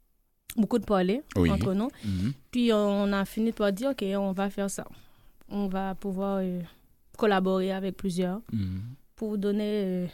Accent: Haiti; born there; moved away; Mais bien sûr, je suis née en Haïti. Au contraire, je suis arrivée ici en février 2014.

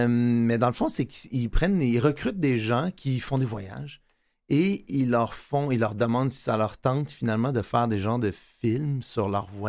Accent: northern Italy, Italy; je viens du nord de l'Italie.

